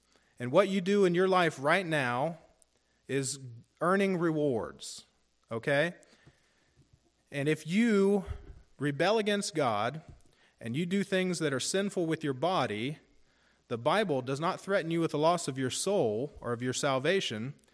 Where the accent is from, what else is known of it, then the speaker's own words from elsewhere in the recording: United States; born there; I was born in America, greatest country on earth.